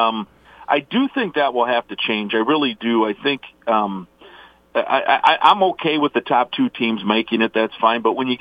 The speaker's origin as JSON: {"language": "English", "region": "Midwest", "country": "United States", "tie": "born or raised there", "said": "And for a guy growing up in Big Ten country, that was the big deal."}